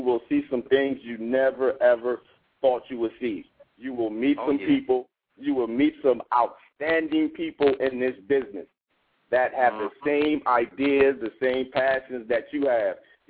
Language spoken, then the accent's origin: English; Columbus, Ohio, United States; I'm from Columbus, Ohio.